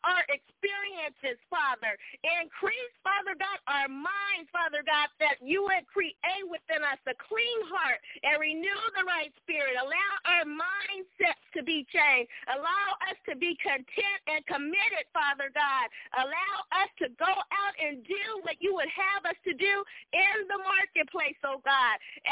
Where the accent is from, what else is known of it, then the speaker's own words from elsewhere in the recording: Inglewood, California, United States; from Inglewood, California.